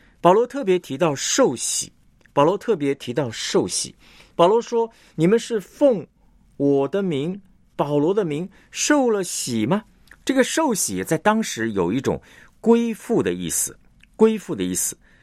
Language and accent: Chinese; China; 我们中国人呢，在武侠的这个世界里面呢，我们常常啊强调这个各大门派哈